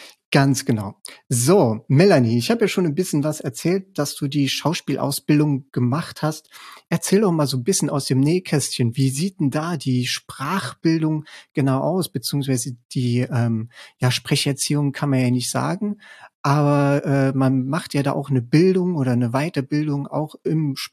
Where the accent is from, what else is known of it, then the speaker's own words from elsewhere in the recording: Saarland, Germany; ja, ich bin Saarländer